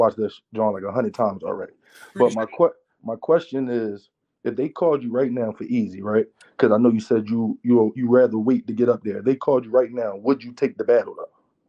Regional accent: Philadelphia, Pennsylvania, United States; I just wanted to ask that question because I'm from Philly, so I'm like a big Easy fan.

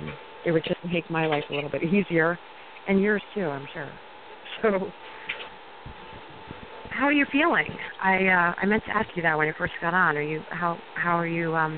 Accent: East Coast, United States; I have lots of friends, you know, because I come from the East Coast and whatever.

